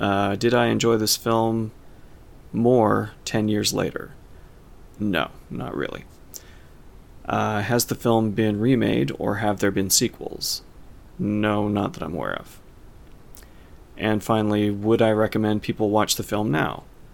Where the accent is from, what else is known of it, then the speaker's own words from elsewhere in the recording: Nova Scotia, Canada; a painter from my hometown here in Nova Scotia.